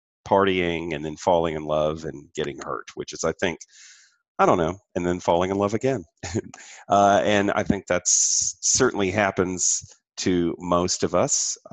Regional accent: Atlanta, Georgia, United States; also born or lived in Florida; So I was born in 1965 in Florida, moved to Atlanta after my mom and dad got divorced in 1970. And so I was 5 years old then

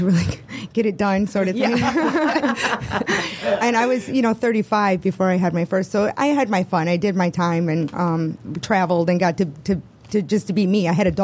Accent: Detroit, Michigan, United States; living in not such a great neighborhood growing up in Detroit and parents that didn't pay much attention to their children.

